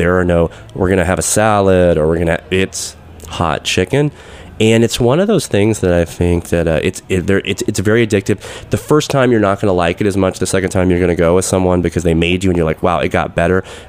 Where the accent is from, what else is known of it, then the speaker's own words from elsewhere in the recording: Texas, United States; now in Nashville, United States; being a new person in Nashville, and I grew up drinking tea in Texas, it's like dessert tea.